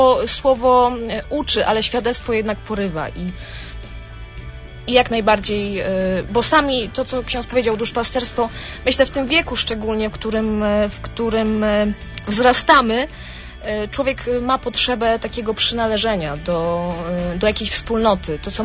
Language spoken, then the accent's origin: Polish; Łuków, Lublin Voivodeship, Poland; no ja wiedziałam, że są siostry u nas w Łukowie. W ogóle pierwsza nazaretanka, z jaką miałam do czynienia, to była siostra Danuta, która przygotowywała nas do pierwszej komunii świętej.